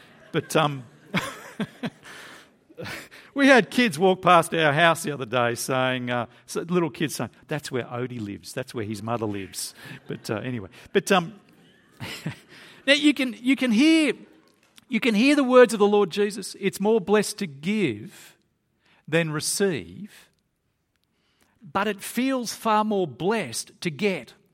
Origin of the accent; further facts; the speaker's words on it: Australia; I'm an Australian. I love my coffee, okay?